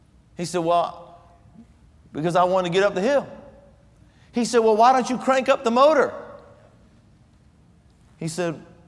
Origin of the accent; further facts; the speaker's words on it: Colorado, United States; Years ago, when I was growing up in Colorado, we had a young man that came to our church